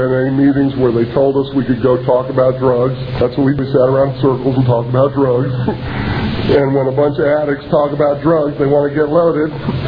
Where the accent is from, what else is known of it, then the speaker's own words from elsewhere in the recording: New York, United States; And I'm a New Yorker, really. I've been in the South for a bunch of years.